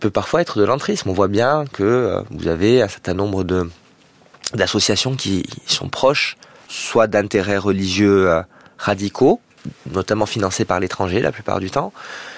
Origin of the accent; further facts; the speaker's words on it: Corsica, France; même si c'est pas forcément chez moi en Corse que ça se passe.